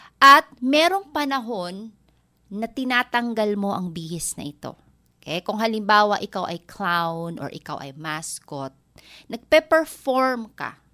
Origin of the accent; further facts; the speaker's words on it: Eastern Visayas, Philippines; Tagalog is a second language; dahil ako ay hindi Tagalog, ako ay isang waray. So, mas madali sa akin mag-Ingles kaysa managalog.